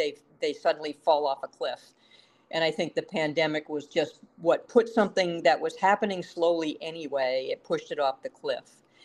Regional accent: Winooski, Vermont, United States; I was born and raised in Winooski and have lived here all my life.

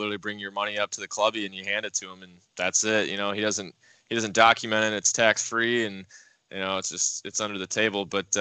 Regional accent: Michigan, United States; also born or lived in Chicago; because I grew up in Michigan and we moved back to Chicago

